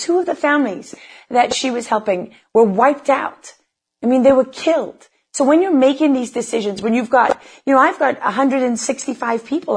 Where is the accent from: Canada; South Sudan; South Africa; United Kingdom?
South Africa; now in United States; I'm a South African. I'm an immigrant who made my home here. My children are born here, and my husband is from here. And I have lived the ideals of America all my life as a white South African growing up in a country